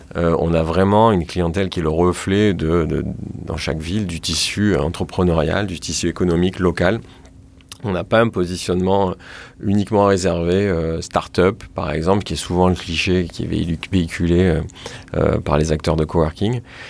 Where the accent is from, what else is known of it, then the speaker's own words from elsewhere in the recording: Marseille, Provence-Alpes-Côte d'Azur, France; J'ai dit non, mais attendez, on est Marseillais, mais on bosse.